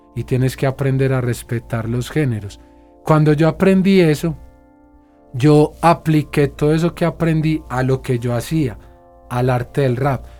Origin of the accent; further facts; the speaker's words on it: Medellín, Antioquia, Colombia; En mi país era, pero ya gracias a Dios yo voy a mi barrio, allá no veo sino artistas, deportistas, eso me hace sentir a mí orgulloso.